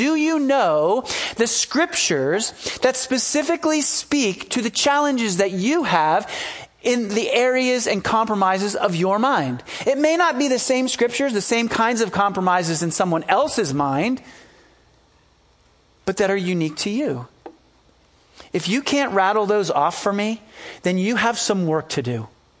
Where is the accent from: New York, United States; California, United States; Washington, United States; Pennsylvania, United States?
Pennsylvania, United States; Philadelphia; And where I grew up in Philadelphia in the late 70s